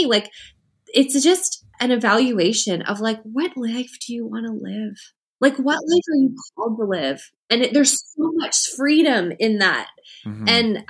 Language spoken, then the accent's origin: English; Canada; We're Canadian.